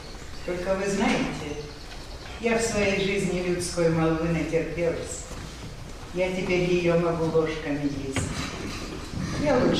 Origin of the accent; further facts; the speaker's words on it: Samara, Samara Oblast, Russia; born there; Я родом из Самары. Ну, так в паспорте прописано, но это только одно название. Мы ведь сосланные.